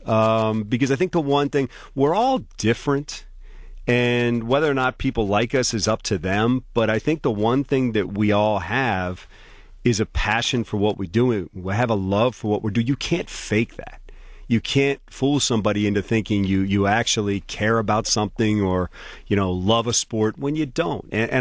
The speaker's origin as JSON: {"language": "English", "town": "Washington", "region": "District of Columbia", "country": "United States", "tie": "born or raised there", "said": "Warner Wolf, who I grew up watching in Washington, D.C., and George Michael and Glenn Brenner and guys like that, they were big influences"}